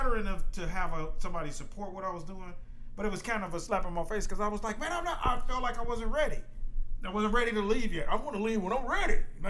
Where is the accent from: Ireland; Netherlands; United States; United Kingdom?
United States; Detroit, Michigan; moved away as an adult; I'm from Detroit, Michigan.